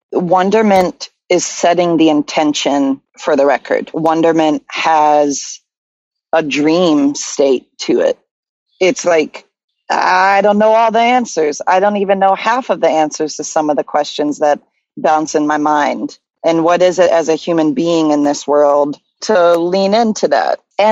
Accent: the South, United States; You know, I grew up in the South in the gospel church, like many blues and soul musicians

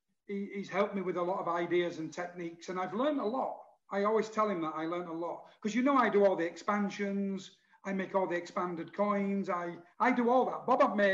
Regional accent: Yorkshire and the Humber, United Kingdom; I only speak a little Spanish. But I'm Spanish from Yorkshire, right?

